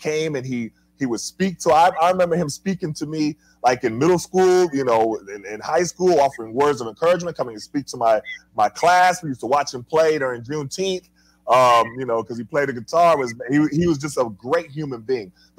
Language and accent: English; Tulsa, Oklahoma, United States; I grew up in Tulsa, Oklahoma